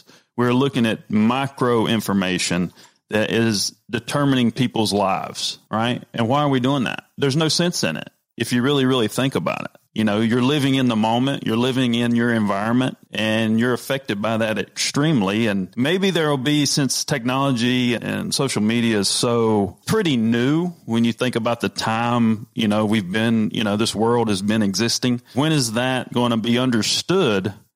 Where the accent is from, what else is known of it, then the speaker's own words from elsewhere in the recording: North Carolina, United States; also born or lived in New Jersey; I'm from North Carolina. I lived in New Jersey, and, you know, when I moved there for the first time, I had to pick up the pace.